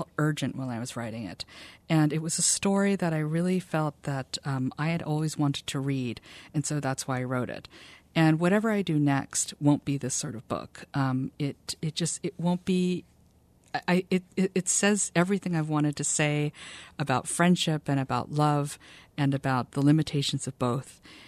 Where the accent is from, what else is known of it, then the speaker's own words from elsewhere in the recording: Los Angeles, California, United States; born there; No, I was born in Los Angeles, I consider Hawaii my home, and I'm a fourth generation Asian American, and the whole family's from Hawaii.